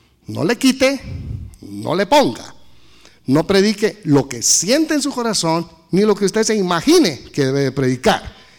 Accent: Guatemala; now in United States; Soy guatemalteco, no parezco, pero sí soy. Soy guatemalteco, mire, aterricé en Guatemala, soy nacionalizado americano

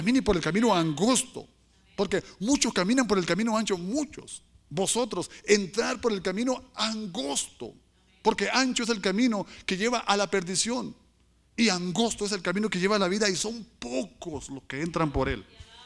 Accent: Tierra Caliente, Mexico; Yo soy de allá, de la Tierra Alegre, Tierra Caliente, donde hay tambora y mariachi y todo eso.

